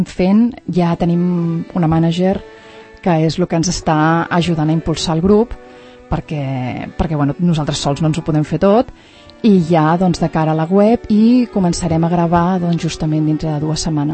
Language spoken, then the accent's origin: Catalan; Sant Cugat del Vallès, Catalonia, Spain; born there; soc nascuda a Sant Cugat, mons pares van casar aquí al monestir